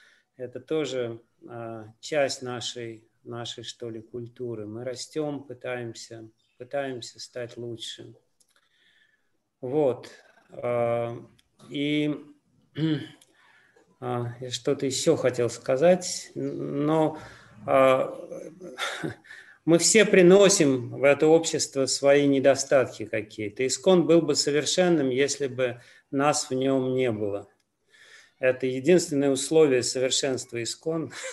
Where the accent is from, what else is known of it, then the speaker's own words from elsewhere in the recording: Tashkent, Uzbekistan; Я сам воспитывался в традиционной достаточно среде, в Ташкенте.